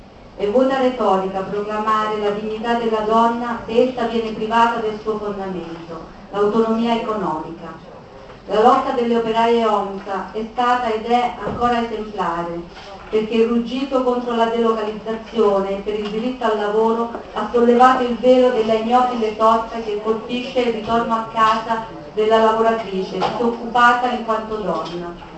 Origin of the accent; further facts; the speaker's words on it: Faenza, Emilia-Romagna, Italy; vengo da Faenza, provincia di Ravenna.